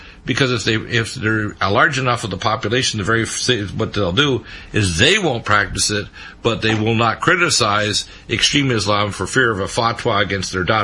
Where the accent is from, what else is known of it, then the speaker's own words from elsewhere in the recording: Detroit, Michigan, United States; born there; I was born in Detroit.